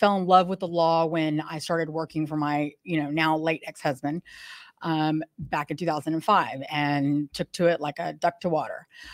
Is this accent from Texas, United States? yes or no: yes; Houston, Texas, United States; I'm from Houston, born and raised.